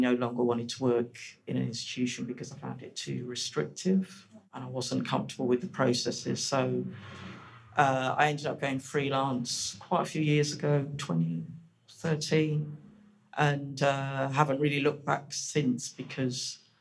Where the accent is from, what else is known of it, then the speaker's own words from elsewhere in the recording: East of England, United Kingdom; I grew up in Essex, mainly.